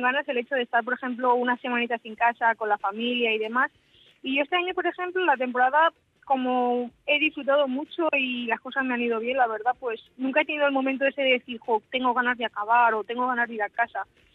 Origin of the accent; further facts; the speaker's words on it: Torrent, Valencian Community, Spain; la zona donde soy yo es de Torrente, los puertos de Dos Aguas.